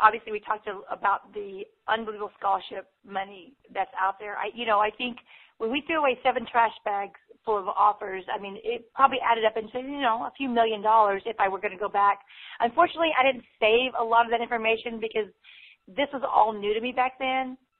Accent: Texas, United States; And, we're from Texas.

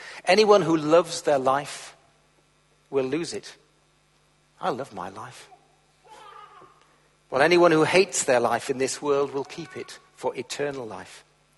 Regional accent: United Kingdom; We all know the answers, don't we? We're British.

